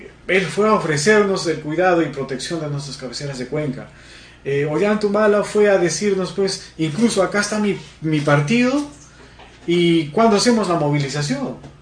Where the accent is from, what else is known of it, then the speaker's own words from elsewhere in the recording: Cajamarca, Peru; Nosotros, los cajamarquinos, creemos que nos merecemos respeto y también somos peruanos, ¿no?